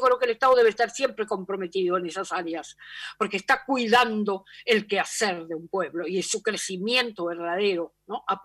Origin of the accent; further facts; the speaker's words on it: Argentina; De cuántas maneras somos argentinos y al mismo tiempo latinoamericanos, ¿no?